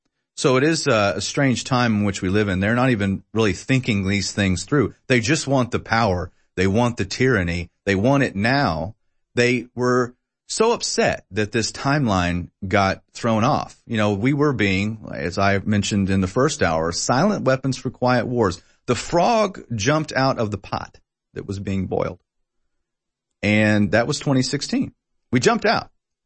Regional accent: United States; And I'm an American.

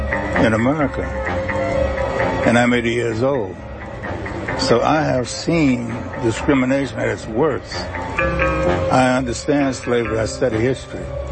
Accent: United States; I'm an American. I don't desecrate my flag and my national anthem.

